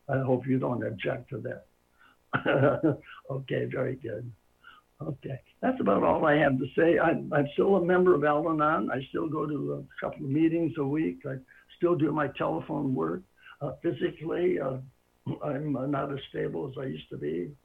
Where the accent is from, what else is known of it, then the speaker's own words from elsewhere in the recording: Sun City, California, United States; I'm from Sun City, California, southern part of California.